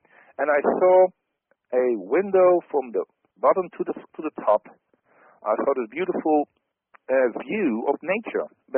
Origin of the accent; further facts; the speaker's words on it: Netherlands; first language Dutch; English is a second language; So for new people listening to me, I'm from the Netherlands, so sometimes I have difficulties with certain English words that I have to, you know, to translate from Dutch to English.